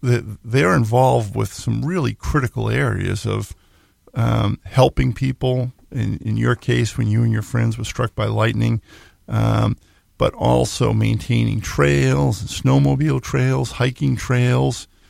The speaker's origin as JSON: {"language": "English", "region": "Massachusetts", "country": "United States", "tie": "born or raised there", "said": "In the Boy Scouts where I grew up outside of Boston, but we used to come to Vermont and Maine for all of our hikes and 50-mile hikes."}